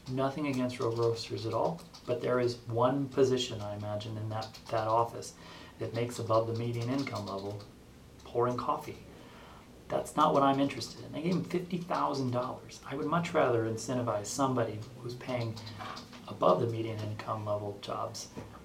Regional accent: Illinois, United States; I grew up in the Illinois Valley.

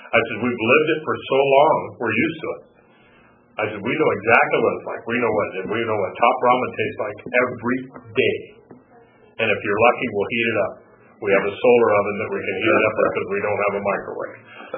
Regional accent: Oregon, United States; And we're from Harney County.

